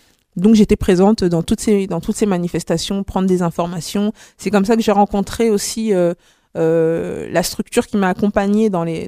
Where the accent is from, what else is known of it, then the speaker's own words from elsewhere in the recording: Bobigny, Île-de-France, France; Moi, je suis de Bobigny.